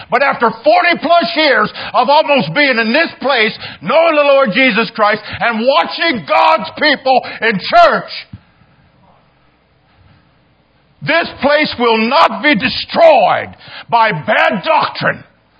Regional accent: United States; In America, because I am an American, and I happen to know my country.

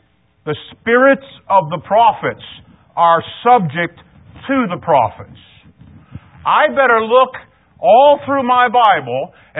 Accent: United States; I'm glad I'm American, man. We still got some freedom.

